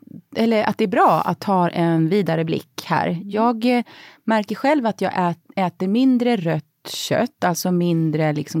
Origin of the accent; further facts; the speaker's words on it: Växjö, Kronoberg County, Sweden; där jag växte upp utanför Växjö så finns det fortfarande, tror jag, en vildsvinsrestaurang